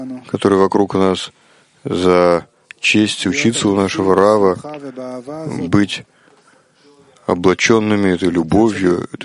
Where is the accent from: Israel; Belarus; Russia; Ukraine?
Israel; из Израиля.